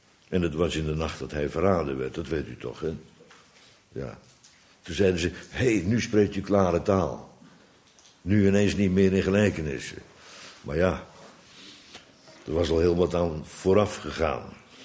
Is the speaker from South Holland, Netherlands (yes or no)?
yes; Bodegraven, South Holland, Netherlands; Nee, ik kom uit Bodegraven.